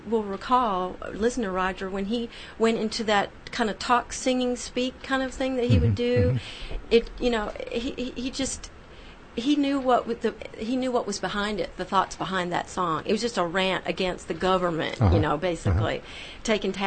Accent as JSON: {"language": "English", "region": "Tennessee", "country": "United States", "said": "Well, no, I am, actually. Remember, I'm from Middle Tennessee originally."}